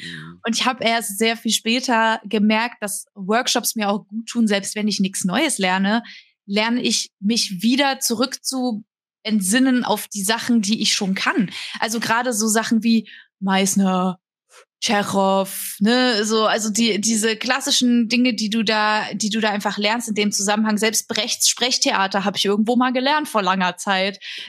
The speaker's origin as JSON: {"language": "German", "region": "Saxony", "country": "Germany", "said": "ich komme aus Sachsen, bestimmte Endungen benutzen wir halt nicht."}